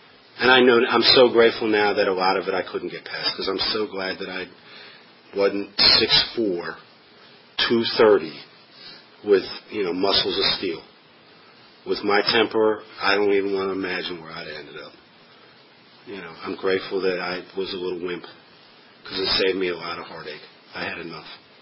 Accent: Bethesda, Maryland, United States; It was that different from what I'd grown up with. I grew up in Bethesda.

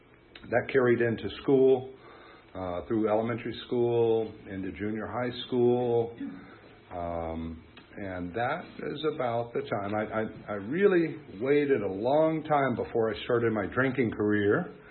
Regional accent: Phoebus, Virginia, United States; I'm the kid from Phoebus, right?

